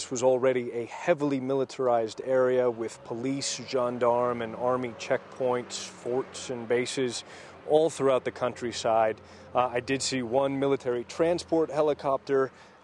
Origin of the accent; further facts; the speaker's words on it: United States; I'm an American journalist, of course